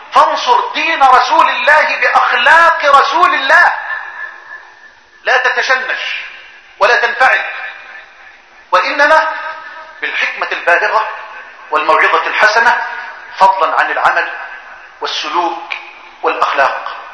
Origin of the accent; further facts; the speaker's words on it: Egypt; واجعل بلدنا مصر واحة للأمن والأمان وجميع بلاد